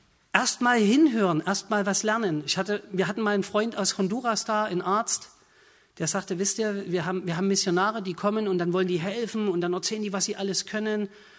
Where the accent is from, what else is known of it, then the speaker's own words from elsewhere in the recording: Saxony, Germany; Bei uns im Vogtland, wir reden ein bisschen derber, ne?